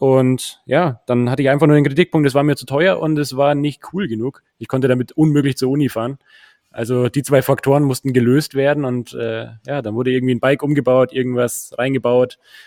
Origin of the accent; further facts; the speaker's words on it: Munich, Bavaria, Germany; ich bin Münchner.